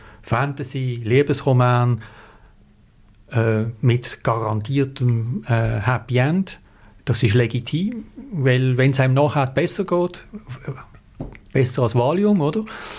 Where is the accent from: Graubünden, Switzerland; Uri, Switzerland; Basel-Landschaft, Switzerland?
Basel-Landschaft, Switzerland; Binningen; Ich bin in Binningen aufgewachsen